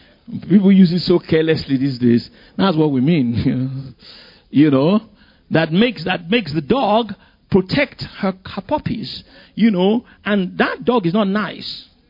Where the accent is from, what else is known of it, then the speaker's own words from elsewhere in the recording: Nigeria; I came from Nigeria. I'm a nice Nigerian boy. You know, very conservative.